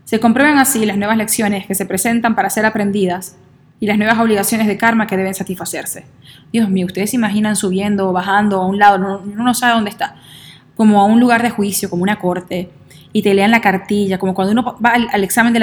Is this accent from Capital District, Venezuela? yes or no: no; Zulia, Venezuela; que soy latina y que soy maracucha